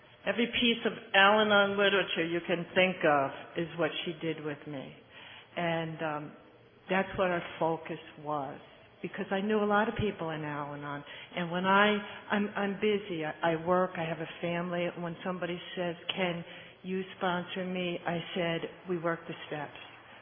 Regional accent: Florida, United States; I'm not from Chicago. I'm from Florida.

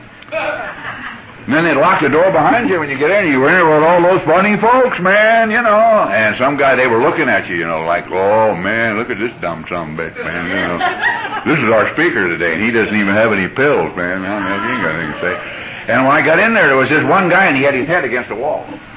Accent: Glendale, United States; I'm serious, and I was raised in Glendale. They speak English in Glendale.

